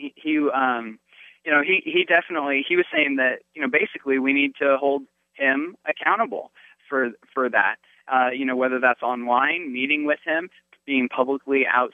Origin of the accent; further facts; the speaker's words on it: Colorado, United States; I'm from Colorado, you know, where Ken Buck is running